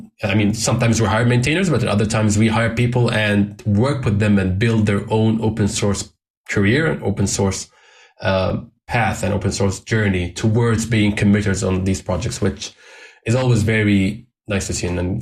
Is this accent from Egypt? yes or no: yes; Egypt; English is a second language; moved away as an adult; I was working back in my home country in Egypt